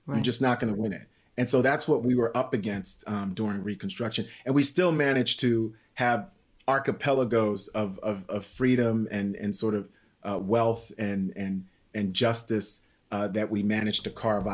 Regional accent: New York City, New York, United States; also born or lived in Haiti; And I'm from New York City by way of Haiti. So that's a deeper South when you get to Haiti and Cuba and other places.

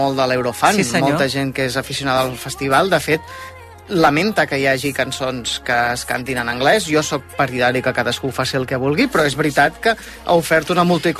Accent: Catalonia, Spain; som eurofans, que som catalans

